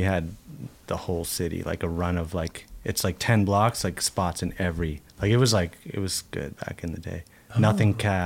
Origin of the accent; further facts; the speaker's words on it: Ottawa, Ontario, Canada; now in Vancouver, Canada; Yeah, I grew up in Ottawa.